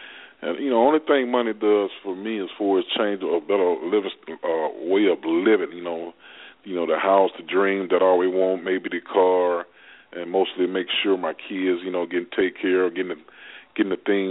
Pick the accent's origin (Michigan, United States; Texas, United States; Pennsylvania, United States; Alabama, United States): Alabama, United States; Prichard; me being growing up in Pritchett, Alabama, being a graduate of CFFI High School on the back-to-back, 87-88 champion. Now we're in the Hall of Fame here in Mobile, Alabama, the whole team.